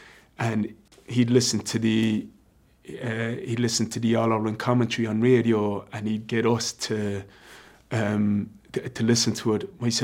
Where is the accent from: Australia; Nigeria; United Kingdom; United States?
Australia; Sydney, New South Wales; I do remember growing up in Sydney